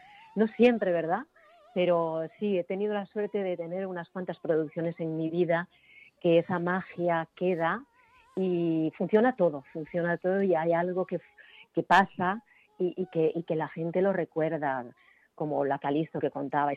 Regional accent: Navarre, Spain; La verdad es que, lógicamente, soy navarra y entonces, tengo energía

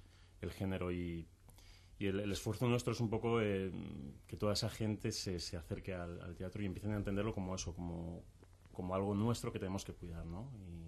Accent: Madrid, Community of Madrid, Spain; Yo soy de Madrid

